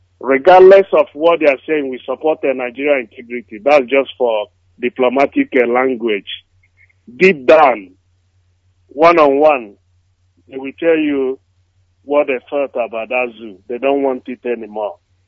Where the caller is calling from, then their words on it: Australia; I'm calling from Australia.